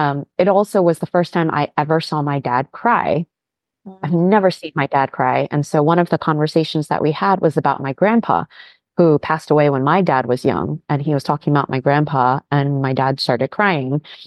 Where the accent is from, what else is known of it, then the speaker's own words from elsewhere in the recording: Maryland, United States; moved away as an adult; also born or lived in California; I was born and raised in Maryland. I left in 2008, and I moved all the way from here to California.